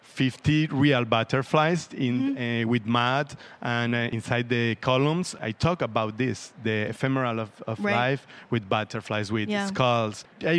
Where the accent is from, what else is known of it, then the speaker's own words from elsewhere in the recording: Apóstoles, Misiones, Argentina; born there; English is a second language; And I was born in Apóstoles. Apóstoles is a Jesuitic city from 1600, sería?